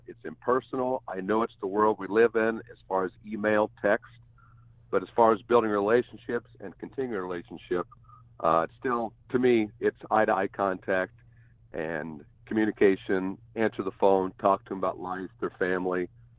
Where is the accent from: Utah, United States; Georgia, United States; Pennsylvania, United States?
Utah, United States; Ogden; I'm from St. Joe, Ogden.